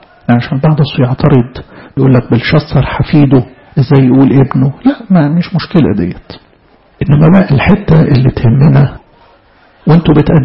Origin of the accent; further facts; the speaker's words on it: Egypt; بلدنا مصر